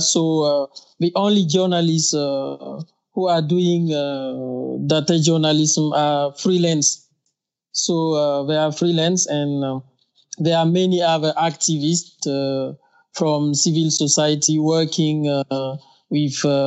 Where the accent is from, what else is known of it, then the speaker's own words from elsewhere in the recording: Burkina Faso; first language French; English is a second language; from Burkina Faso, a West African country.